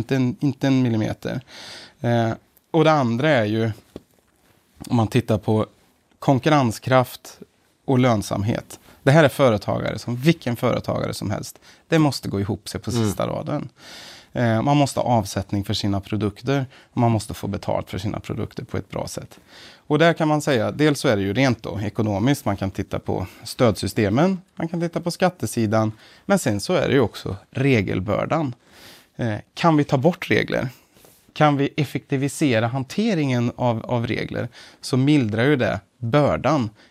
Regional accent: Värmland, Sweden; Men jag är ju värmlänning.

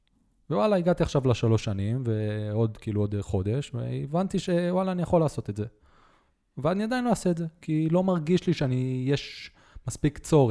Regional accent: Netanya, Central District, Israel; באזור שגדלנו בו בנתניה, שזה פולג, שזה אזור שמה שנקרא של אנשים מבוססים

